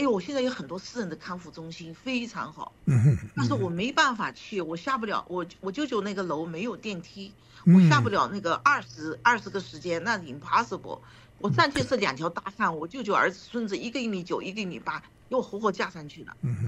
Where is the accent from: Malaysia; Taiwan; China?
China; Mengzi, Yunnan; also born or lived in Yuanyang; 我是出生在哀牢山那个老城元阳，然后呢7个月就下山到蒙自县，一直到17岁就上大学。所以蒙自县呢就属于是我的亲朋好友，什么狐朋好友遍地都是的地方